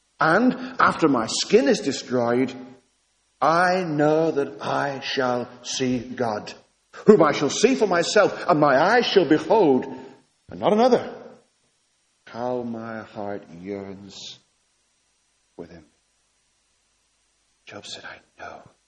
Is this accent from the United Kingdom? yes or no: yes; North West England, United Kingdom; I come from Lancashire, so I was intrigued to see